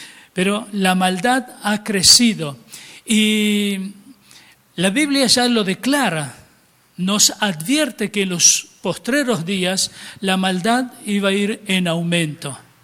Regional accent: Argentina; born there; Y bueno, y allí empezaron a trabajar y nacimos 10 hijos más en Argentina.

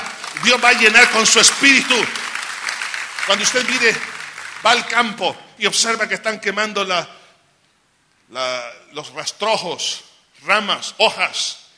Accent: El Salvador; Pensamos que porque somos salvadoreños no se puede, porque somos el pulgarcito de América

